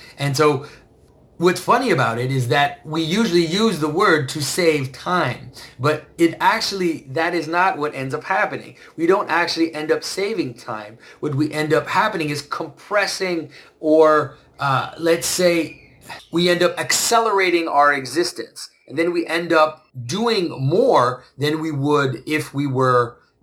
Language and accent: English; Canada; Sorry, I'm Canadian.